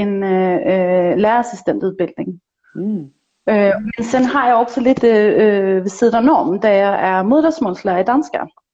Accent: Denmark; accent: Danish; Swedish is a second language; Jag har en del dansk brytning jag inte kommer undan, men annars går det bra.

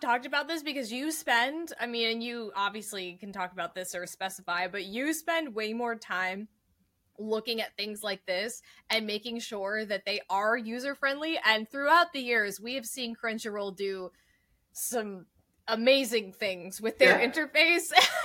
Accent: United States; as an American that makes more sense to me that way.

